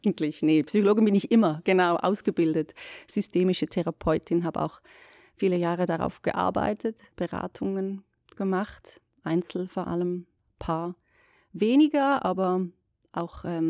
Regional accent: Schaffhausen, Switzerland; now in Zurich, Switzerland; durch den Umzug hier nach Zürich, wieder näher in meine Heimat, ich komme aus Schaffhausen

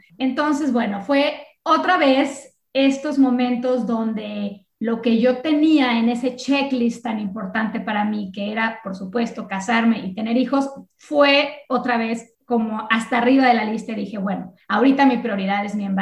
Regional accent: Mexico; now in Miami, United States; Y ahí yo no sabía si iba a regresar a México, si no íbamos a regresar a México, dónde íbamos a acabar. Y bueno, resulta, cuento muy largo, haciéndolo corto, nos venimos a la ciudad de Miami, supuestamente por un año o dos, y ya llevamos pues 18 años viviendo en esta maravillosa ciudad.

